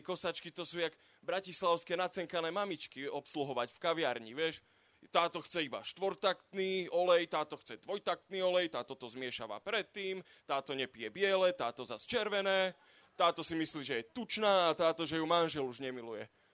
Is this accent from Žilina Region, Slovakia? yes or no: no; Komárno, Nitra Region, Slovakia; also born or lived in Brno; now in Zvolen, Slovakia; som z Komárna, ale býval som donedávna v Brne. A asi... No, však počkaj. Asi pred rokom som sa presťahoval do Zvolena.